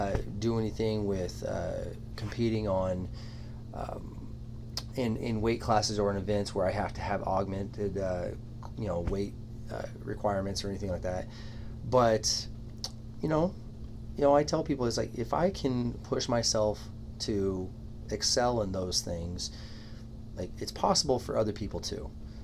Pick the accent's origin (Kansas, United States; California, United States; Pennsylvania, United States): Kansas, United States; Wichita; So I was raised in the church, and as a child, I went through some courses. I grew up in First Baptist Church in downtown Wichita, Kansas.